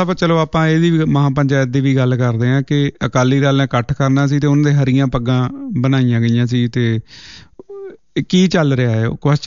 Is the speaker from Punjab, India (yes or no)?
yes; Amritsar, Punjab, India; also born or lived in Mohali; ਮੇਰਾ ਬਚਪਨ ਅੰਮ੍ਰਿਤਸਰ ਅਤੇ ਮੋਹਾਲੀ ਬੀਤਿਆ ਅਤੇ ਦੋਨੋਂ ਸ਼ਹਿਰ ਕਾਫ਼ੀ ਗਰਮ ਰਹੇ ਨੇ।